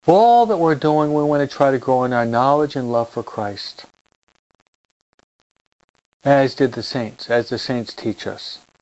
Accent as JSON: {"language": "English", "region": "East Coast", "country": "United States", "said": "Now, I'm from the East Coast, so I've often seen the snow coming down"}